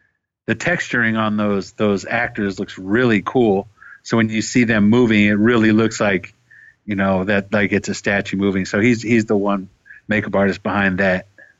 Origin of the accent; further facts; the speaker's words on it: Chicago, Illinois, United States; now in Los Angeles, United States; That's what I said when I moved out here from Chicago.